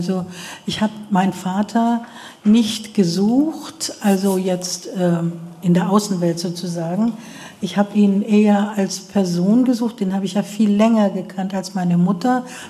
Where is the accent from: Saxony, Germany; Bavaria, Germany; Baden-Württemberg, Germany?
Bavaria, Germany; Forchheim; also born or lived in Fürth; In Fürth bin ich geboren, aber in Forchheim dann aufgewachsen, ja.